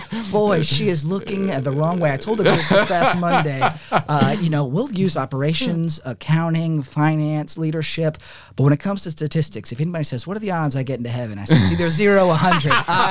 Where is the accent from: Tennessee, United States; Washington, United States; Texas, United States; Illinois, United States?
Tennessee, United States; Hendersonville; From there, I was going to go to my hometown of Hendersonville, Tennessee.